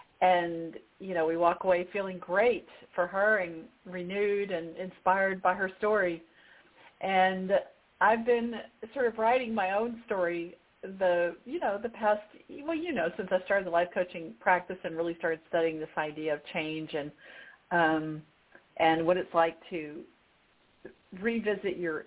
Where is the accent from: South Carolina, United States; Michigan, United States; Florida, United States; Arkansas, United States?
Arkansas, United States; Little Rock; moved away as an adult; I was an infant when I moved to Little Rock, Arkansas. I was raised in Little Rock and, you know, went to, schools all the way through 12th grade